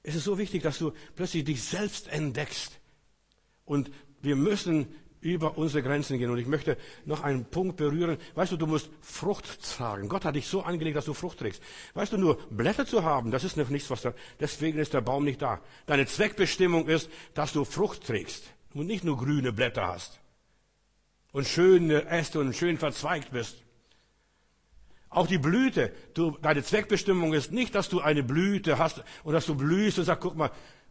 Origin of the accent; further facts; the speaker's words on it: Germany; Wir sind so eingeschüchtert als Deutsche.